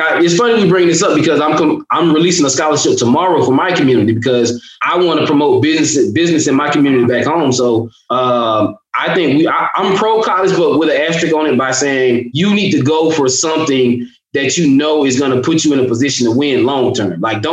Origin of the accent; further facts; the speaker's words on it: Georgia, United States; I grew up in the project, so I just had the roughest upbringing. But it was like, it's different growing up in South Georgia compared to Atlanta.